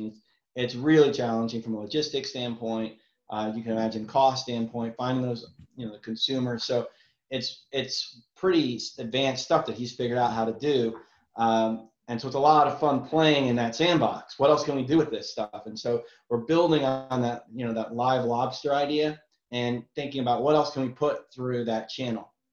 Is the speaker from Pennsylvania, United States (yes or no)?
no; Connecticut, United States; I remember growing up, I'm from Connecticut, New England, and we would spend our summers in Rhode Island.